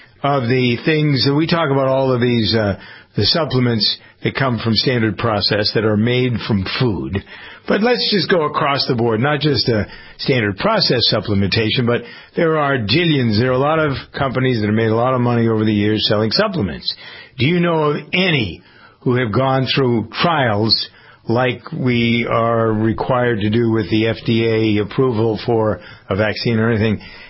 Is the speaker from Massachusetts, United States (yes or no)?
yes; Framingham, Massachusetts, United States; They're headquartered in my hometown of Framingham, Massachusetts